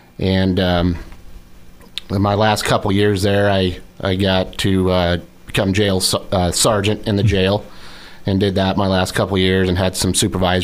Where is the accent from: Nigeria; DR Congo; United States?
United States; Ogden, Iowa; I was born and raised there in Ogden.